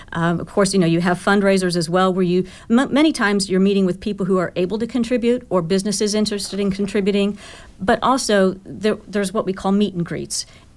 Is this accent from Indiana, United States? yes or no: yes; Indianapolis, Indiana, United States; I'm a Hoosier, native Hoosier. I grew up in Indianapolis and have been in Morgan County for about 30 years, all my adult life.